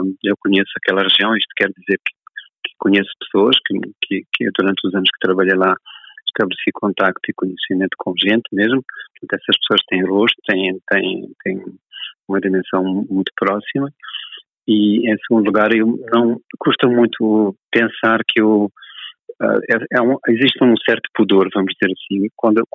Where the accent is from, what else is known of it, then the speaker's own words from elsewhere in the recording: Beira, Sofala, Mozambique; sobre a própria cidade, sobre a minha infância na Beira